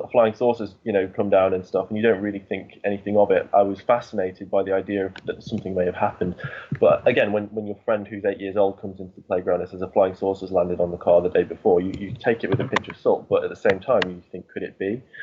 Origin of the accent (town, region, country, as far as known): West Midlands, United Kingdom; born or raised there